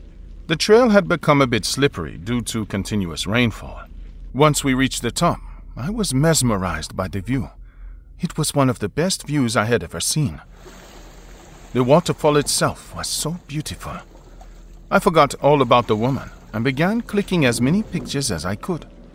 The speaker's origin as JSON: {"language": "English", "town": "Mumbai", "region": "Maharashtra", "country": "India", "tie": "born or raised there", "said": "returning to my hometown of Mumbai."}